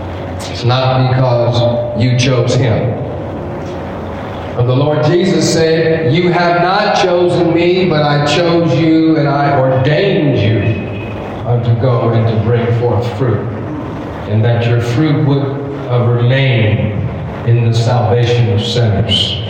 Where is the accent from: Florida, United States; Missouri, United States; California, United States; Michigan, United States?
California, United States; now in Nigeria; I'm from the U.S. I'm from California. And I'm here as a missionary and as an evangelist. I've been living in Nigeria for 2 years now.